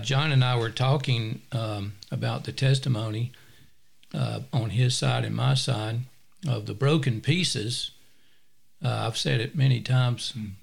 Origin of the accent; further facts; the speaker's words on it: New Jersey, United States; now in Greenville, United States; Well, at the time, I was from New Jersey.